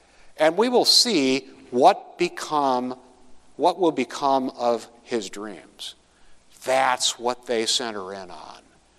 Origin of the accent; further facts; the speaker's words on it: New York, United States; Now, I can bring this up because I was born in New York. I lived the first 18 years of, no, the first 22 years of my life in the state of New York.